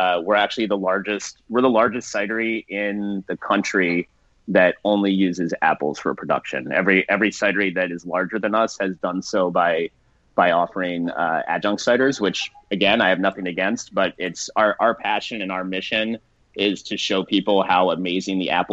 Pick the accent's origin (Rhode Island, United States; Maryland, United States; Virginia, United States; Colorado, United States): Maryland, United States; Baltimore; I grew up in Baltimore, which is only, you know, 45 minutes northeast of here.